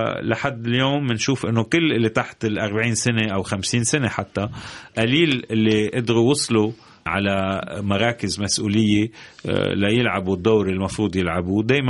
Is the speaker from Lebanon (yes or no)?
yes; Lebanon; أنا بحس ككاتب لبناني أنه كمان أحكي عن مدينتي، أحكي عن وجعها